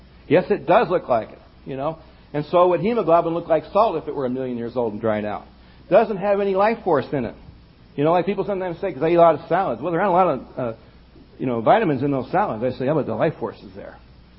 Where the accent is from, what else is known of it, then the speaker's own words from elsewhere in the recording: Missouri, United States; I'm from Missouri, show me a feeling.